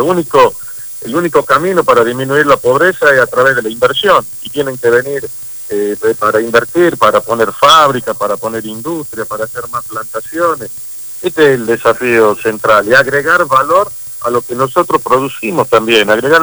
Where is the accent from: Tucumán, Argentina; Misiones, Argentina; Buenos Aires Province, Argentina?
Tucumán, Argentina; yo soy y vengo de un lugar donde nació la Argentina, donde empezó a cobrar vida la Argentina. Yo soy el gobernador de Tucumán.